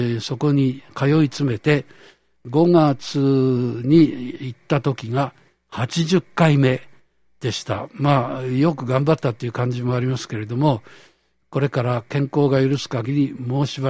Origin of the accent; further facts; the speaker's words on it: Fukushima, Japan; also born or lived in Tokyo; 私は東京生まれで戦争中に福島で育ったので、福島とは縁が深いんですけれども